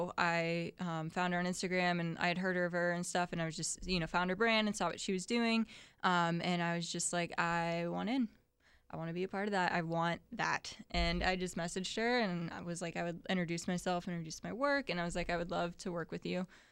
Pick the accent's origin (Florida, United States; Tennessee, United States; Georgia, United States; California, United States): Florida, United States; Ocala; also born or lived in St. Augustine; now in Volano, United States; I'm from Ocala, originally.